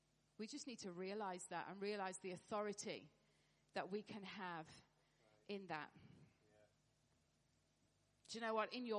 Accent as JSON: {"language": "English", "country": "United Kingdom", "said": "And being British, sometimes hard."}